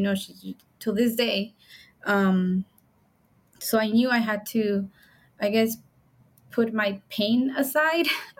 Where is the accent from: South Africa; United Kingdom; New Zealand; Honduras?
Honduras; now in United States; my older brother, the one that I came with from Honduras, he had been detained and was in immigration proceedings.